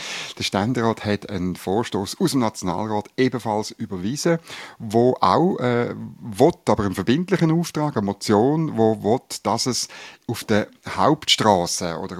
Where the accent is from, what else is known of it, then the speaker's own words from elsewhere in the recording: Lucerne, Switzerland; Adligenswil, nicht weit, wo ich herkomme, einfach an der Kantonsgrenze, Stadt Schweiz, Luzern.